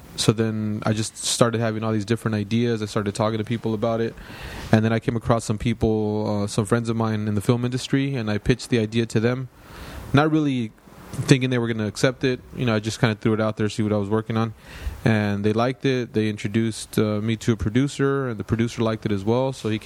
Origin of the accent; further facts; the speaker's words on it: Lennox, California, United States; also born or lived in West Los Angeles; Well, I grew up in Lenox.